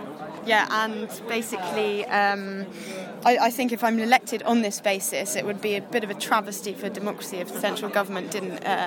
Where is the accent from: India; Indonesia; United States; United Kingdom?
United Kingdom; London; I don't live locally. Well, I'm a Londoner, first and foremost. I know Bermondsey and Old Southwark well.